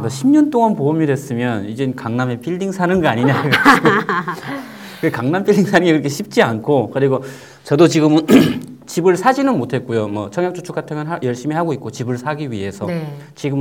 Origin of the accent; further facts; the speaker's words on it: North Korea; now in South Korea; 북한에서 온 사람들이 최저 생계비도 받고 있는 상황에서